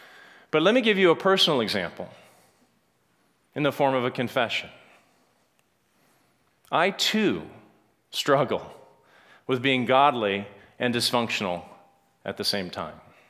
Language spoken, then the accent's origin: English; Chicago, Illinois, United States; So we live in Chicago. We're from Chicago.